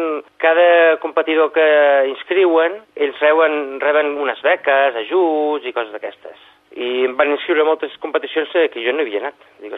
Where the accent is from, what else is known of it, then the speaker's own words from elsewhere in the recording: Catalonia, Spain; also born or lived in Argentina; Jo, a veure, soc català i argentí